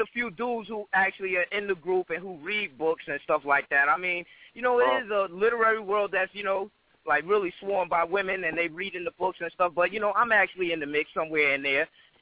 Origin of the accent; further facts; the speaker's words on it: New York, United States; You know, we grew up in Frederick Douglass Projects. And we used to be out there grinding, doing our thing.